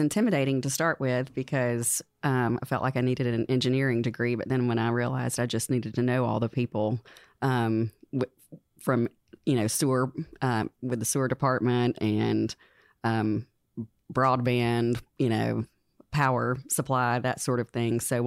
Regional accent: Georgia, United States; Well, I grew up about 25 minutes from here in East Cherokee. And I am a true native of Cherokee County. I was born in Canton at the R.T. Jones Hospital

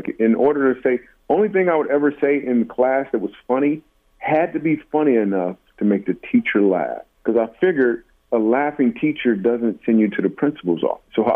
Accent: Grand Rapids, Michigan, United States; I grew up in Grand Rapids, Michigan.

